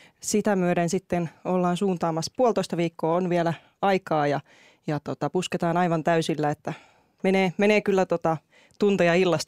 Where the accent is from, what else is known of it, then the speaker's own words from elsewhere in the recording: Loimaa, Southwest Finland, Finland; Alun perin itse asiassa olen Loimaalta kotoisin